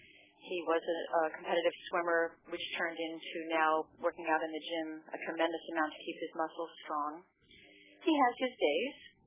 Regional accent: Bangor, Maine, United States; from the Bangor, Maine area.

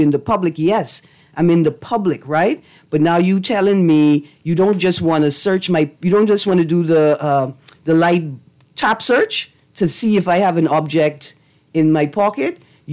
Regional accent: Eleuthera, Bahamas; because I'm from Elutra, too.

